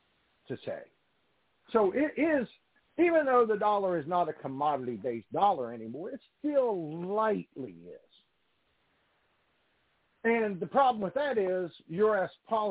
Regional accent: West Virginia, United States; Went up to West Virginia, to my hometown, and performed at the Smoot Theater, a theater I used to go to in my youth to watch movies and things.

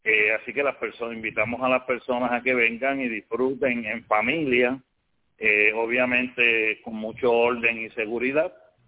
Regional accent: Puerto Rico; porque somos familias puertorriqueñas sirviendo a otras familias del mundo.

